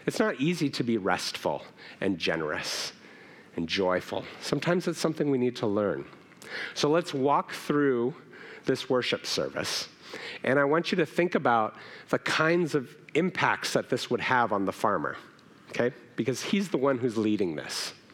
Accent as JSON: {"language": "English", "town": "Seattle", "region": "Washington", "country": "United States", "said": "so I'm from Seattle, and we grow a lot of apples."}